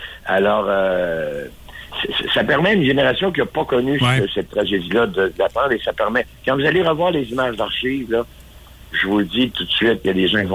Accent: Chicoutimi, Quebec, Canada; Et la semaine prochaine, ben, ça sera chez nous à Chicoutimi.

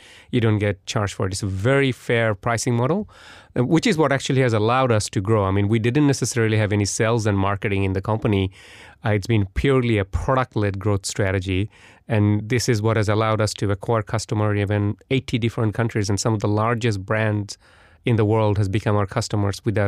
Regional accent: Australia; given that we're Australian.

